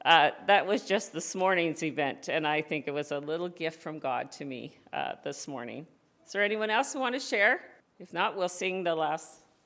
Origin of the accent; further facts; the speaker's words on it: Newfoundland and Labrador, Canada; I'm from Newfoundland originally.